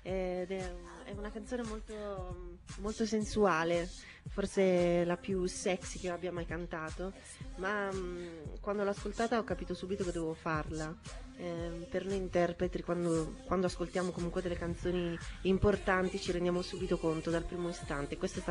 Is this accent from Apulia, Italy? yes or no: yes; Torremaggiore, Apulia, Italy; born there; io sono un ragazzo normalissimo, ho 24 anni e sono nato a Torre Maggiore in provincia di Foggia.